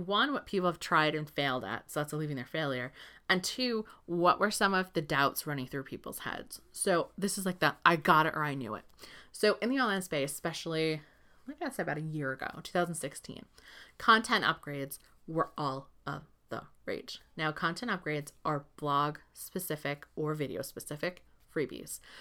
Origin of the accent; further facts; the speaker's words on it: New England, United States; So I'm from New England in the United States. And here, like, baseball is really big. You hear it in my voice.